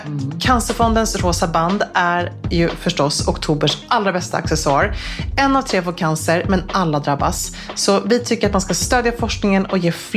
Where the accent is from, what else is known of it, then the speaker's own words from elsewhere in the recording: Gävle, Gävleborg County, Sweden; Vi var gamla barnomskompisar från Gävle